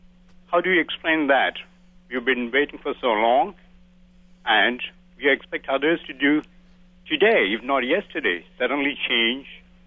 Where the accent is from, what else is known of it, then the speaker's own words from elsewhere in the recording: San Diego, California, United States; I'm from San Diego.